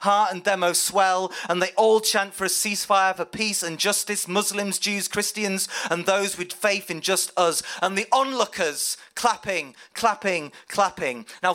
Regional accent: York, Yorkshire and the Humber, United Kingdom; now in Leeds, United Kingdom; I'm originally from York, but now I live in Leeds.

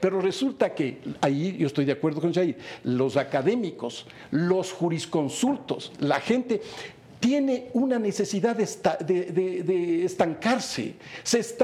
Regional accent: Ecuador; para que tú sepas el dolor que los ecuatorianos tenemos.

